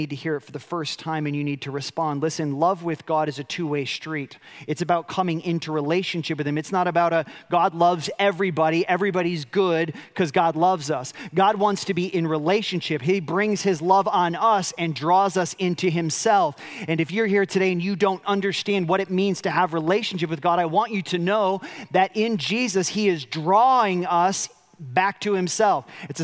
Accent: Chicago, Illinois, United States; I grew up in Chicago. And in Chicago, I grew up as a multi-generational Cubs fan.

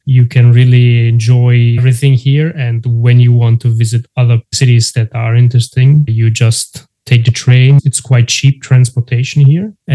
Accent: Germany; moved away as an adult; also born or lived in Kazakhstan; now in Italy; I was born in Kazakhstan, raised in Germany, and currently I'm based in Italy. So I moved to Italy in 2015 for job, basically, for business.

